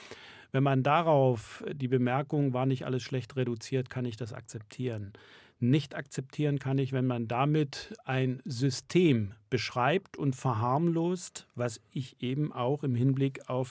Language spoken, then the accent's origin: German; Saxony, Germany; Wenn jemand in einem Dorf in Mecklenburg-Vorpommern oder Sachsen oder im Erzgebirge, meiner Heimat, ein Nostalgie-Museum einrichtet